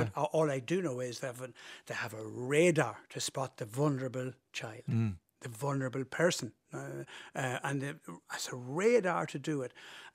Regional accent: Northern Ireland, United Kingdom; I was from the country going into a town, you know. I was from Fermanagh going into Tyrone.

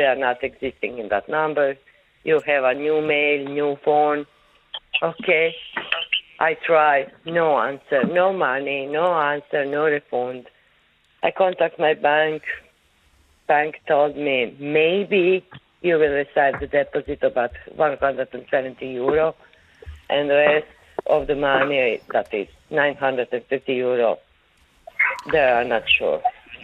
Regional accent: Croatia; English is a second language; Okay, I'm from Croatia.

